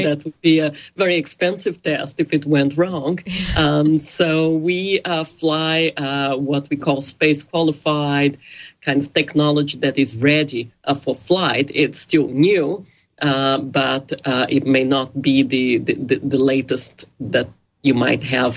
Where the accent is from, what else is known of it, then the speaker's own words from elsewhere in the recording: Brazil; But I come from Brazil, and when I was growing up, there were not many Brazilian astronauts.